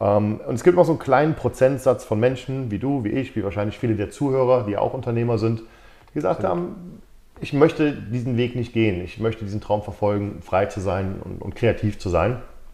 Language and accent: German; Cologne, North Rhine-Westphalia, Germany; ich komme eigentlich aus Köln, ja, behütet aufgewachsen, Mittelklasse, also nicht schlecht. Mein Vater war im Management bei Ford.